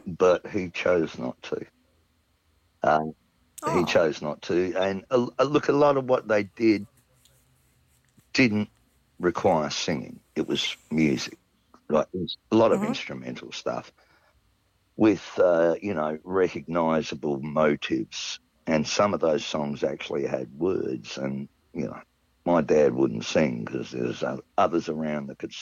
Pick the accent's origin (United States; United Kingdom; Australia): Australia; I am an Irishman as well as an Australian, you know.